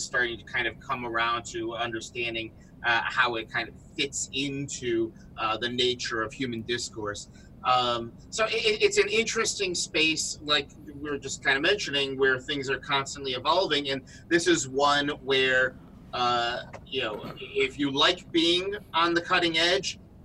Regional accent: Chicago, Illinois, United States; Chicago. Well, just outside Chicago.

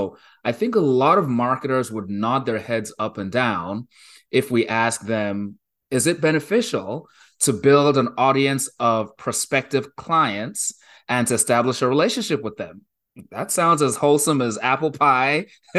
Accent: Nigeria; I grew up in Nigeria in a fairly large city, a city of 4 million people in Nigeria.

